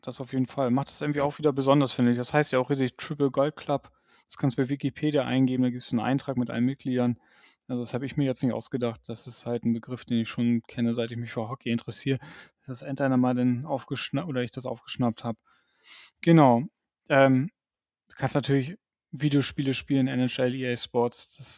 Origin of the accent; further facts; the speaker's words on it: Northern Germany, Germany; Also wir kommen ja auch bekanntlich aus Norddeutschland